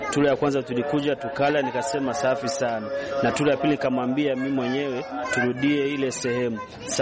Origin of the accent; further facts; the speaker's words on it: Kigali, Rwanda; natokea Rwanda Kigali.